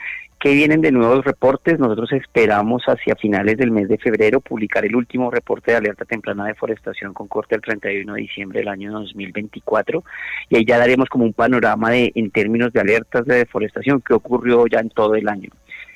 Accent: Colombia; pero si todos nosotros como colombianos o todos ustedes como guaviarenses no tomamos en cuenta qué es lo que está pasando con nuestros ecosistemas naturales

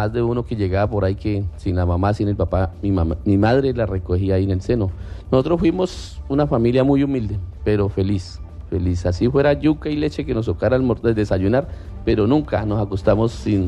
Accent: Puerto Concordia, Meta, Colombia; mi Diosito lindo y la gente de Puerto Concordia que me ha amado, que me ha acogido porque este es mi pueblo.

